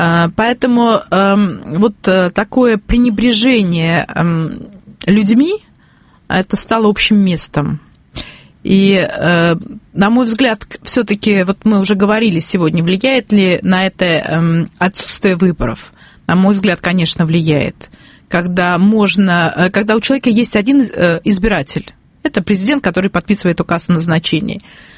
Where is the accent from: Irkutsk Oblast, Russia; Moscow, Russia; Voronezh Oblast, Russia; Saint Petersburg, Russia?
Saint Petersburg, Russia; дело в том, что я петербурженка в третьем поколении